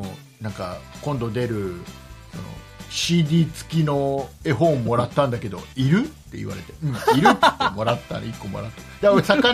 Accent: Kisarazu, Chiba, Japan; 僕の地元の千葉県の木更津の

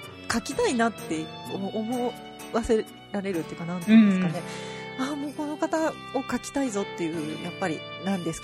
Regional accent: Gifu, Japan; でも、まあ、地元私は岐阜ですけれどもね

